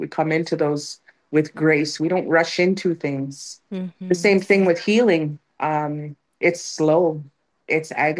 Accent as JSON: {"language": "English", "town": "Mokomokong", "country": "Canada", "lives_now": "Toronto, Canada", "said": "I'm from the Eagle Clan. I'm from Mokomokong, unceded Indian Territory. And I'm currently living in Toronto."}